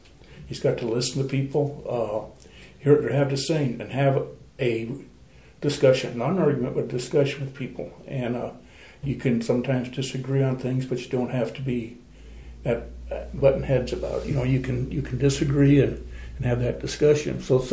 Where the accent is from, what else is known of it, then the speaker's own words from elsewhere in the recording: Newcastle, United States; Well, I'm originally from Newcastle. I grew up in Newcastle, graduated from high school there